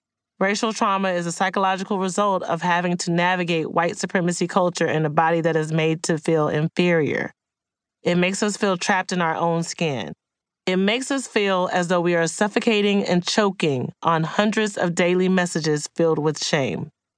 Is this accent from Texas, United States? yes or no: yes; Wichita Falls, Texas, United States; Growing up in Wichita Falls, Texas, where the KKK had held quarterly rallies and publicly burned crosses as a form of visual intimidation, I had learned to cope through silence.